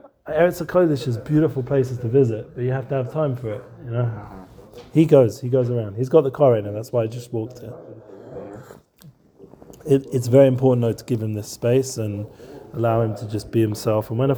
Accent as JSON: {"language": "English", "region": "London", "country": "United Kingdom"}